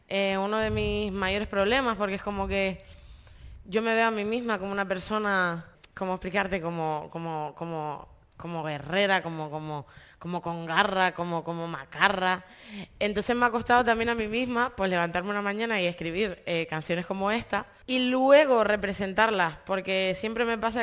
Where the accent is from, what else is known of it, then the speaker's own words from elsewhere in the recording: Canary Islands, Spain; Siento que, bueno, que todos somos españoles, yo me siento canaria, con orgullo.